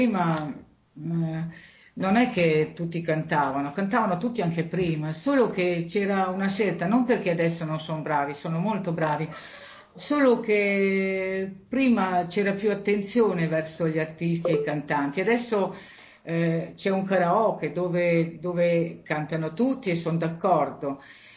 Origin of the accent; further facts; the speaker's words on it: Lombardy, Italy; born there; nella terra mia dove sono nata, nel Mantovano